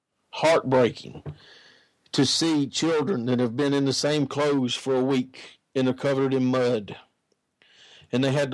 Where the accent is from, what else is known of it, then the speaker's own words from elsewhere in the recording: Tennessee, United States; I'm a Tennessee boy. I'm an Appalachian boy.